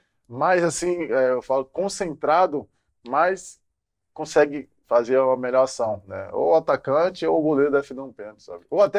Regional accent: Salvador, Bahia, Brazil; lá no meu bairro, lá em Cajazeira, em Salvador

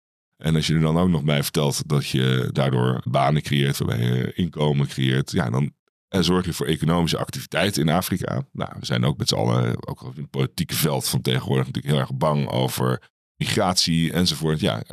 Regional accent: Netherlands; Ja, en wij in Europa zijn natuurlijk, zeker wij als Nederlanders, vinden het natuurlijk altijd mooi om iets voor een mooie prijs in te kunnen kopen.

